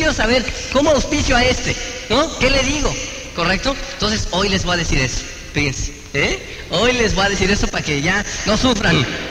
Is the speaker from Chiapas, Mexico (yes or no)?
no; Tenancingo, State of Mexico, Mexico; allá de donde yo soy, de Tenancingo